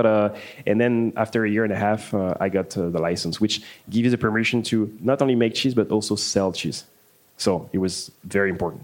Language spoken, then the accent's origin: English; Paris, Île-de-France, France; moved away as an adult; now in Milwaukee, United States; I've been living in Milwaukee for almost 8 years. I'm from France, from Paris.